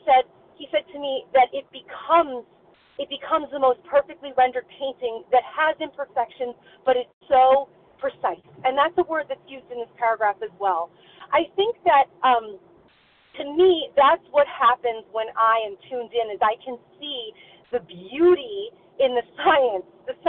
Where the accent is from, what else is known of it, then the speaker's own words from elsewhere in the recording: New Jersey, United States; I'm a recovered compulsive overeater from New Jersey. I hope I can be heard okay. I'm just driving from my place in Pennsylvania back to Jersey.